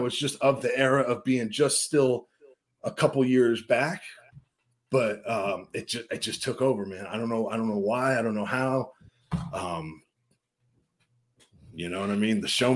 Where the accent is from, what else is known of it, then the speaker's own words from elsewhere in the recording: Richmond, California, United States; I'm from Richmond. I drive by mm-hmm. the rich. I graduated out of the Richmond Auditorium.